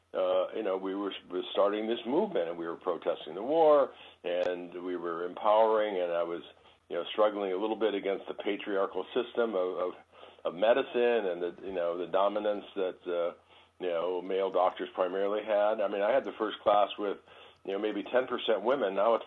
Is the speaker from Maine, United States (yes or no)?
no; Detroit, Michigan, United States; I went into med school in 1968 in Ann Arbor, Michigan. I grew up in Detroit